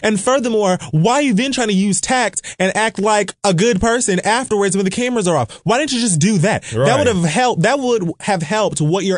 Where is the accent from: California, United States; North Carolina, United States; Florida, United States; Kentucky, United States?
Florida, United States; Miami; I'm from Miami, Florida.